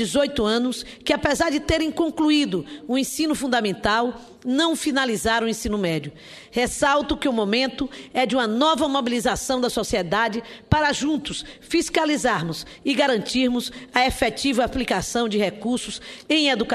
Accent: Bahia, Brazil; destaquei a educação como eixo estratégico fundamental para o desenvolvimento socioeconômico da minha terra. A Bahia está entre os 3 estados

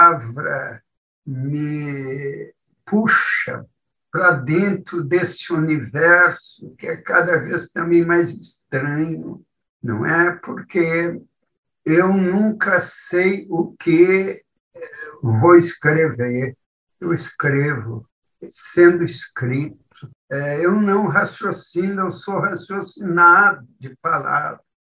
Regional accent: Rio Grande do Sul, Brazil; a minha terra, que é o Pampa. Eu vivi muito tempo no interior do Rio Grande. Eu fui promotor pelo interior do Rio Grande. Então, tenho saudade. Há muito tempo que eu não volto para aquelas paragens.

